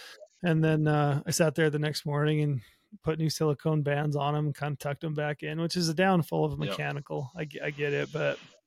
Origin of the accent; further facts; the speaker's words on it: Utah, United States; I'm from Utah. I'm sitting in Southern Utah as I speak. I grew up here. Utah's a strange place.